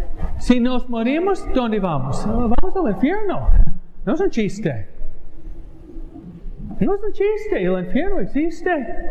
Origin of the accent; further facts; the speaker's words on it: New York, United States; Donde yo fui criado, en Nueva York, en enero hasta marzo